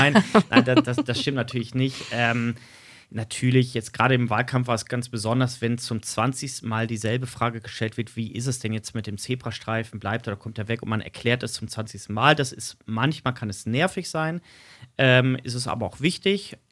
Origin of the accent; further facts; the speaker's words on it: Essen, North Rhine-Westphalia, Germany; now in Greven, Germany; dass ich gebürtig ja nicht aus Greven komme, sondern ich bin ja in Essen im Ruhrgebiet aufgewachsen.